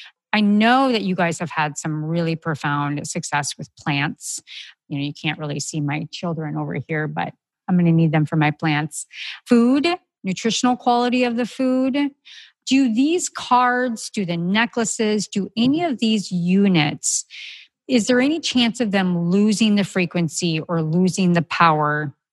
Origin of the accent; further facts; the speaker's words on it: Minnesota, United States; I'm so Minnesotan.